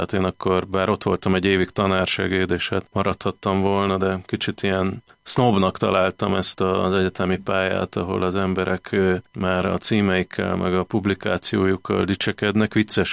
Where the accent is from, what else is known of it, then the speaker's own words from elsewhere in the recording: Pécs, Baranya, Hungary; also born or lived in Budapest; én most 48 éves vagyok. Pécset, hát itt Pesten születtem, de igazából Pécset éltem a gyerekkorom, meg ott nőttem föl egészen a katonaságon át az egyetem végéig.